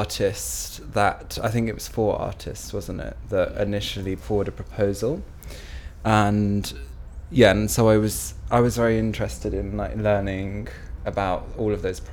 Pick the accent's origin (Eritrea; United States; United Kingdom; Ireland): United Kingdom; South East England; and I'm 26, and I'm from Oxfordshire.